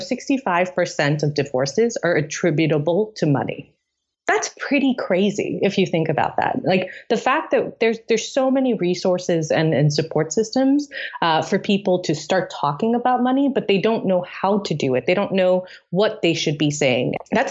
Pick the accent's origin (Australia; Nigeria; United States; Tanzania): Tanzania; where I grew up in East Africa in Tanzania.